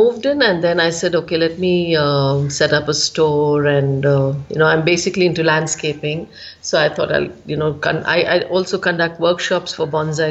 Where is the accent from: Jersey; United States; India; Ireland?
India; Bangalore, Karnataka; I'm from Bangalore